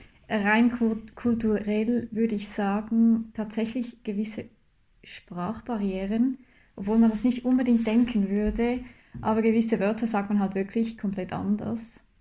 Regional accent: Switzerland; Sowas kennt man als Schweizer nicht.

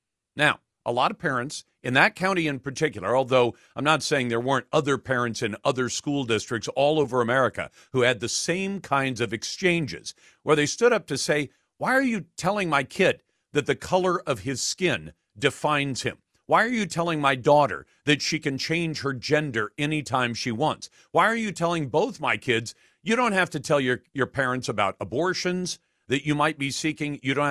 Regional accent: Tillamook, Oregon, United States; because my hometown at Tillamook, I see the horse races when I go down to the county fair.

